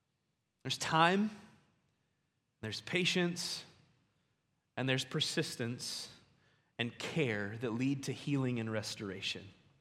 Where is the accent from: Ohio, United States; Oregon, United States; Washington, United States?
Ohio, United States; I'm originally from Ohio, and so I'm ready.